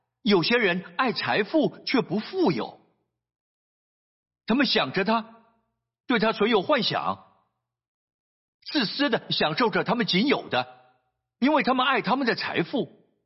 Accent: Singapore; 我们新加坡人经常待在冷气房里

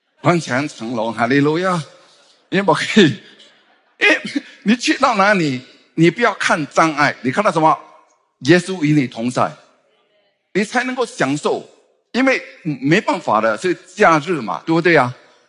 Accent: Fujian, China; 我太太是潮州人啊，我是福建人

